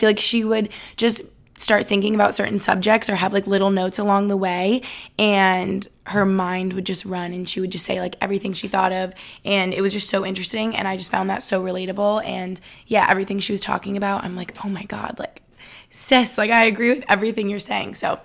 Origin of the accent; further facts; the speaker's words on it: Albany, New York, United States; I am from Albany, New York, just upstate New York, and I just graduated from Boston University in May.